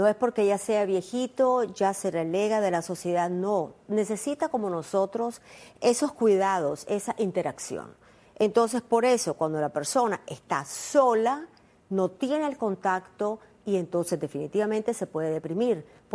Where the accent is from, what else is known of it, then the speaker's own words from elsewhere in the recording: Nicaragua; yo soy nicaragüense